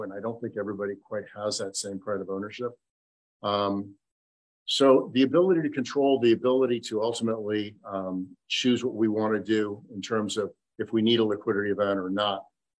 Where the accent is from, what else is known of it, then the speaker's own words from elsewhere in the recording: Beverly Hills, California, United States; obviously I come from Beverly Hills, which is where I was raised, and, you know, Beverly Hills brat and all that. Went to Beverly High, but I did move to the Seattle area.